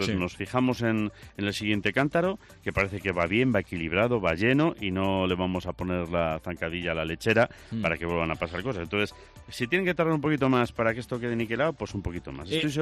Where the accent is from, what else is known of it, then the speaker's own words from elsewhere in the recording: Lugo, Galicia, Spain; yo empadronado en Benavente y en Zamora. O sea, a mí me cabrea y yo soy de Lugo